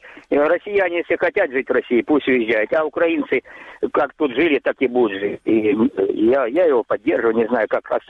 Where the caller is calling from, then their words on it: Donetsk, Donetsk Oblast, Ukraine; С оккупированной территории, Донецк, Пролетарский район.